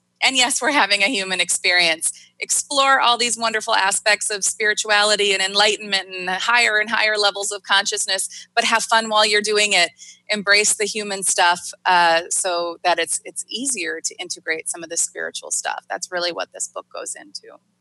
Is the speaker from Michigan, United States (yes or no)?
no; Minnesota, United States; I'm from Minnesota.